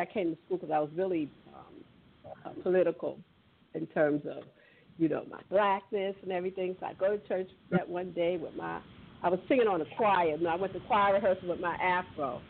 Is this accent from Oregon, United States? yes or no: no; Harlem, New York, United States; my grandmother was Catholic, but she got really mad at the Catholic Church, because we grew up in Harlem, too, and she was going to Catholic Church on 118th Street.